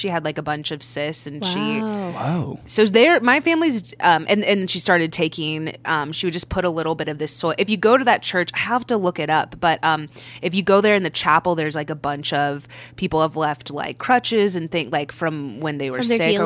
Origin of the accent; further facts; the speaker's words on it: Texas, United States; Well, it was really interesting growing up in Texas, like going to high school in Texas, because we were Catholic